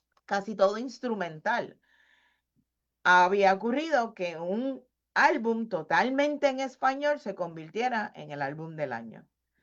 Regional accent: Puerto Rico; Porque somos latinos, pero vivimos en un lugar, ¿verdad? Somos americanos por el Commonwealth

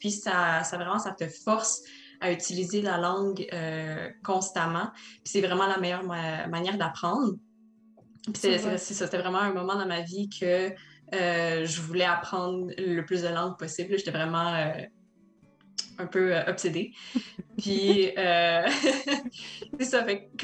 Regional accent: Romania; first language Romanian; French is a second language; now in Canada; je parlais déjà roumain parce que je suis roumaine, je parlais français parce que je suis au Québec, j'apprenais l'anglais, j'apprenais l'espagnol.

